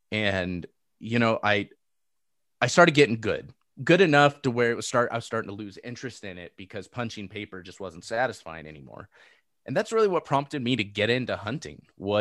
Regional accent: Seal Beach, California, United States; And I grew up in Seal Beach. I grew up going, riding my bike to the beach all the time. That was kind of my environment.

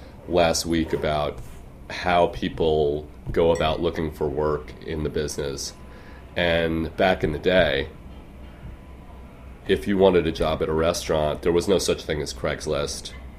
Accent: South Orange, New Jersey, United States; Well, I was born in Jersey City. And right around high school time, a little before, we moved out to South Orange, which is in Essex County, which is only 20 or 30 minutes away from the city.

